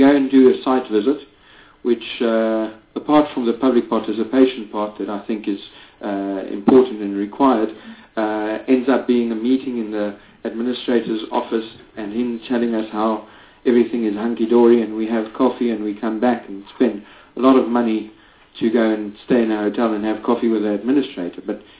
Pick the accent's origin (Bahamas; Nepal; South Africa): South Africa; Free State; I'm from the Free State